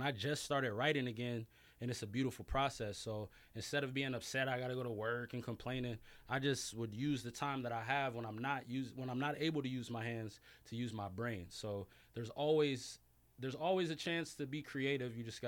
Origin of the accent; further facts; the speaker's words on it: Los Angeles, California, United States; I'm originally from Los Angeles, so just to see the city in shambles like that, it was super imperative that I did my thing.